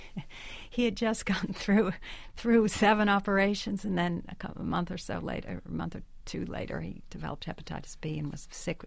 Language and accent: English; Connecticut, United States; both of us grew up Italian-American. I grew up in Connecticut, John in Jersey City.